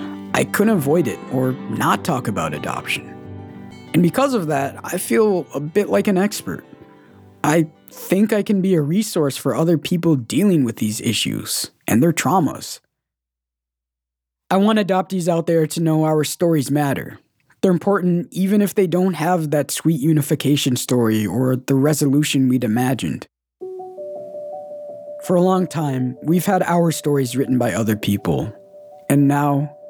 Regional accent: Guatemala; now in United States; Growing up, I would say, well, I am from Guatemala, but I'm adopted.

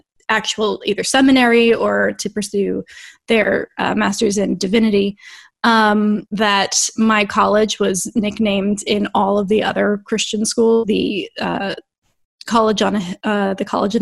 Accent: Gettysburg, Pennsylvania, United States; Well, I'm from Gettysburg, Pennsylvania, originally. Grew up there, homeschooled, Christian conservative household, oldest of six kids.

